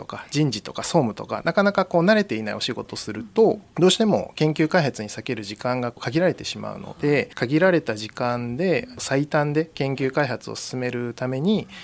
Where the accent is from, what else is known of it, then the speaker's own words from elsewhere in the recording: Yamato, Kanagawa, Japan; also born or lived in Hokkaido; 生まれが実は北海道で生まれておりまして、幼少期は北海道で過ごして、その後に神奈川県の大和市というところで、まあ、小学校からずっと育っておりました。